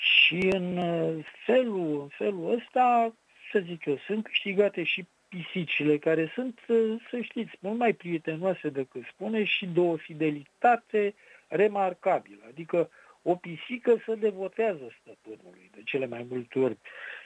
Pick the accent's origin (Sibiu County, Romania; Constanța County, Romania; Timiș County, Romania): Constanța County, Romania; Medgidia; am crescut cu pisici în Megidia.